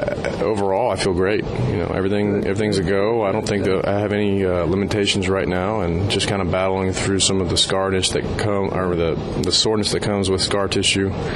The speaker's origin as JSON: {"language": "English", "town": "Austin", "region": "Texas", "country": "United States", "tie": "born or raised there", "said": "Baseball for me growing up in Austin was a seasonal sport."}